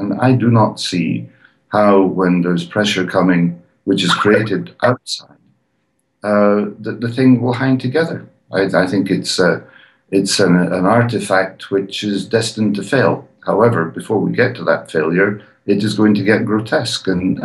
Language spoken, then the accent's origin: English; United Kingdom; I still count myself as British, although I've got Swiss citizenship as well.